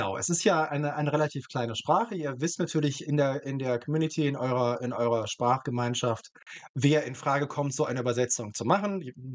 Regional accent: Cologne, North Rhine-Westphalia, Germany; accent: Kölsch; meine persönliche Mundart, ich bin gebürtiger Kölner und das Kölsche ist halt auch eine sehr, sehr auch heute noch relativ lebendige Mundart

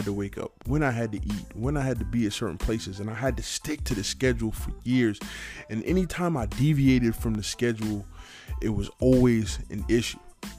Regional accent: New York City, New York, United States; I'm from New York City, so you know, you don't really pay attention to a lot of the things that's going on around you.

